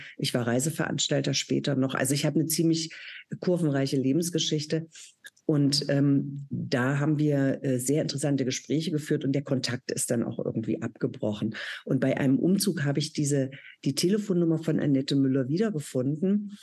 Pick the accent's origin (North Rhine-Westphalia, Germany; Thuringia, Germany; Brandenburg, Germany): Thuringia, Germany; moved away as an adult; Ich stamme aus Ostdeutschland, aus der DDR, da bin ich ja aufgewachsen.